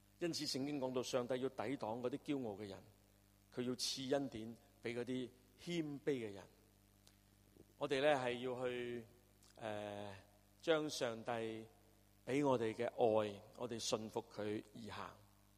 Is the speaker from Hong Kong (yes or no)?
yes; Hong Kong; 很多人都很关心我们香港，关心我们香港人